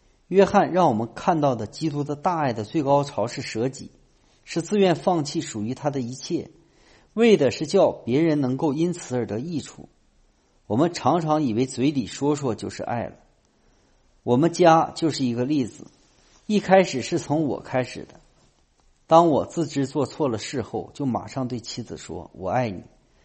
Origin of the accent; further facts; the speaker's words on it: United States; 今天我们美国人把爱理解为一种感觉